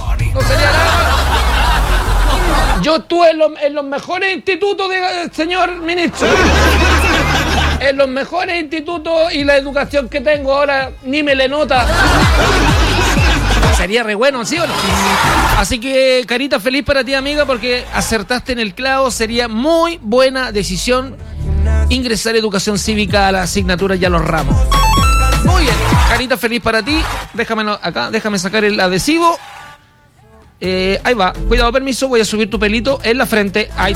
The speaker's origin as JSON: {"language": "Spanish", "country": "Chile", "said": "Yo soy más chilena que..."}